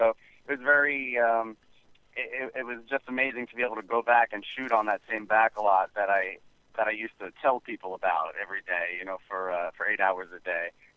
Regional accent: New Jersey, United States; I'm an actual Jersey boy myself. I grew up in Central Jersey

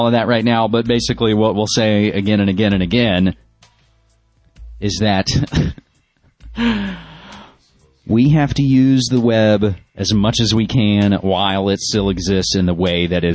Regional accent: West Virginia, United States; the shame of my home state of West Virginia

